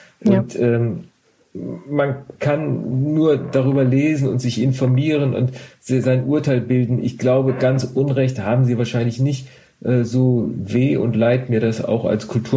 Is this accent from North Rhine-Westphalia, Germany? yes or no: yes; Duisburg, North Rhine-Westphalia, Germany; born there; Ich bin in Duisburg geboren